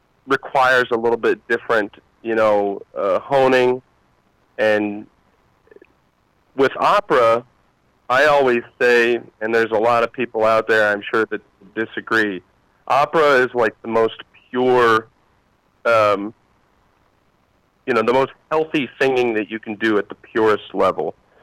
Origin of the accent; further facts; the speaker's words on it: Marion, Ohio, United States; I would love to find ways to get involved with my hometown, because a lot of people don't realize that, you know, that aren't from Marion. Marion has a fantastic arts community.